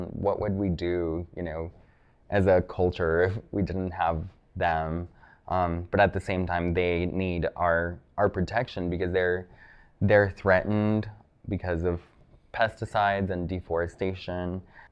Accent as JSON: {"language": "English", "region": "Mexico City", "country": "Mexico", "tie": "born or raised there", "also_born_or_lived": "Santa Barbara, United States", "said": "I grew up in Mexico City, which is a very smoggy city with lots of traffic"}